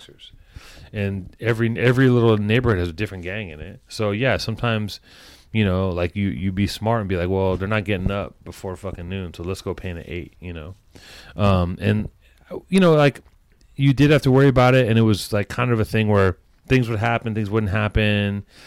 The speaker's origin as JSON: {"language": "English", "town": "Venice", "region": "California", "country": "United States", "tie": "born or raised there", "said": "I was writing when I was a little kid, and I grew up in Venice."}